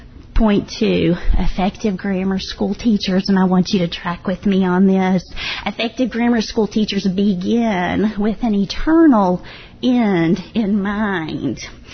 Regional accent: Texas, United States; I'm like, I'm from Texas. You've got to remember, it's a Texas class.

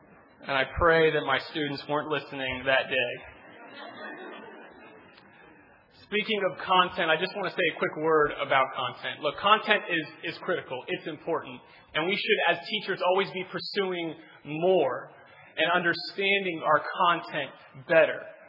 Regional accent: Pacific Northwest, United States; Now, growing up in the Northwest, I'm not too familiar with East Coast bodies of water.

